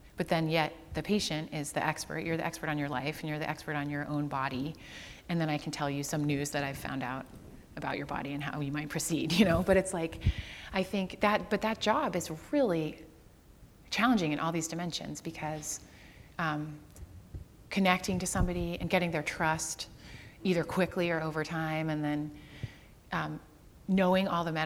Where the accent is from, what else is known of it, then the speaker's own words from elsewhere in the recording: Rochester, Michigan, United States; Like, I'm from Rochester, Michigan.